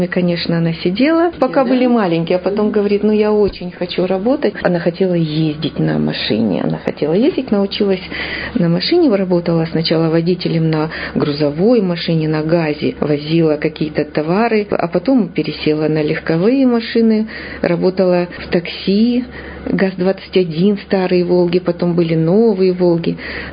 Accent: Donetsk, Donetsk Oblast, Ukraine; moved away as an adult; now in Irkutsk, Russia; Я родилась в Донецке. Это замечательный город. И родилась я в советском счастливом Донецке, потому что мы все росли, жили и радовались тому, что нас ждет прекрасное будущее.

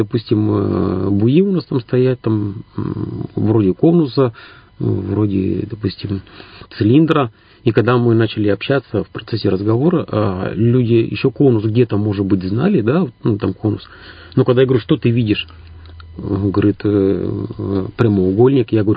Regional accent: Korshunovo, Irkutsk Oblast, Russia; also born or lived in Markovo / Bodaybo; Далее там в Бодайбо жил, потом вообще школу закончил село Коршуново, Иркутская область. То есть это деревенская школа наша

